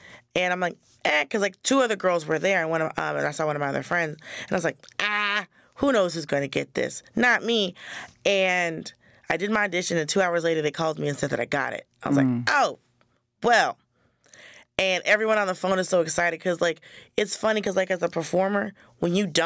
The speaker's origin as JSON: {"language": "English", "town": "Atlanta", "region": "Georgia", "country": "United States", "tie": "born or raised there", "said": "I grew up in Atlanta."}